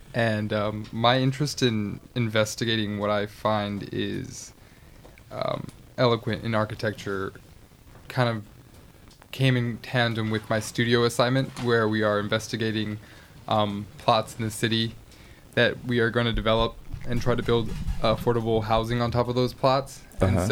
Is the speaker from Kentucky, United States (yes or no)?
no; Miami, Florida, United States; now in New York, United States; I come from Miami.